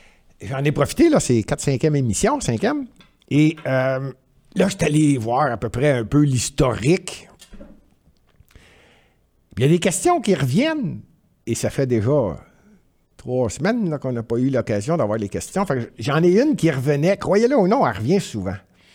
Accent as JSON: {"language": "French", "town": "Montreal", "region": "Quebec", "country": "Canada", "tie": "born or raised there", "said": "je suis né à Montréal, puis c'est chez nous, ça, le plateau Mont-Royal."}